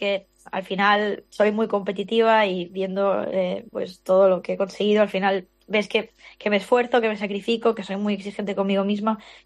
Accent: Tarifa, Andalusia, Spain; first language Catalan; Spanish is a second language; also born or lived in Barcelona; tímida, muy vergonzosa, muy introvertida de Barcelona a la Andalucía profunda en Tarifa, pues que casi no hablaba castellano porque ahí el colegio era en catalán, con mi madre hablaba en catalán.

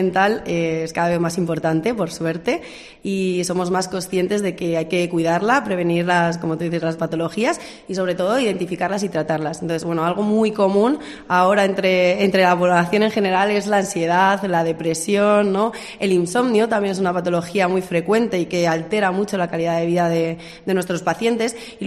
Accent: Toledo, Castilla-La Mancha, Spain; ya que soy de Toledo

